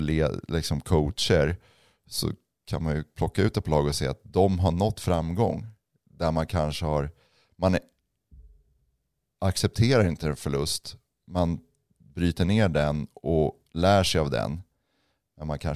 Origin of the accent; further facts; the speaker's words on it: Växjö, Kronoberg County, Sweden; för det var i min hemstad Växjö med familj och vänner